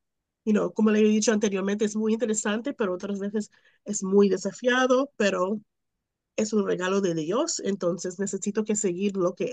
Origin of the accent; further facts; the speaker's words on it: Panama; Yo soy de Panamá, pero al principio no podía conectarme con Panamá